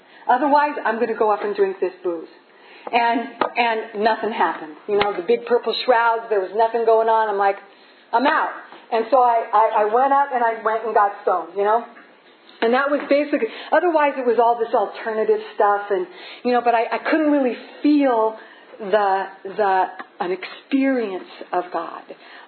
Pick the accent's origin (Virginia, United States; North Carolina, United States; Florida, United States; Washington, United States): Washington, United States; Spokane; You know, I'm from Spokane. We talk normally.